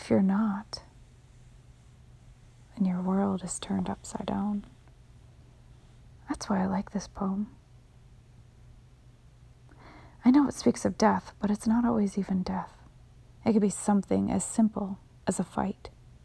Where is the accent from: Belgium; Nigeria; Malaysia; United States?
United States; Midwest; Now, I'm from the Midwest, and I definitely do not have an English accent, although I am working on it.